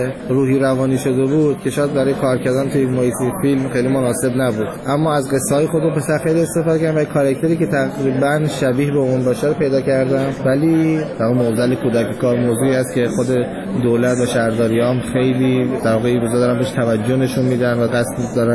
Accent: Abadan, Khuzestan, Iran; من آبادان انتخاب کردم به خاطر اینکه خب طبیعتاً شهر خودم بود و اونجا بزرگ شدم، زیست اونجا رو میشناختم، طبیعتاً به لهجهش تسلط بیشتری داشتم

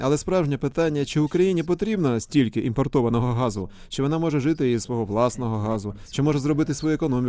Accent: Czechia; Ukrainian is a second language

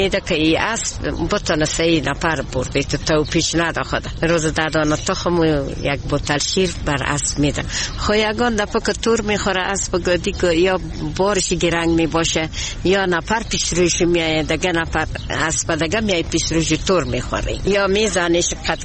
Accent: Herat, Afghanistan; ما از هرات هستیم،

